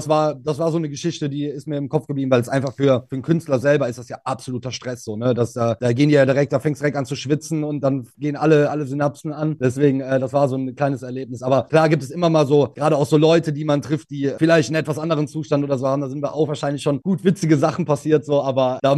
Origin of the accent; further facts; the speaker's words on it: Cologne, North Rhine-Westphalia, Germany; In meiner Heimatstadt, ja.